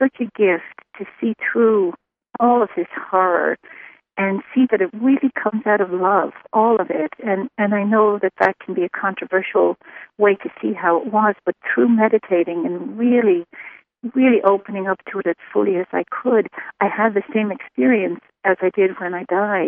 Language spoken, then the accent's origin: English; Ireland; You know, I grew up in Ireland, and so, of course, I had to go back to the scene of the crime and sort of relive it there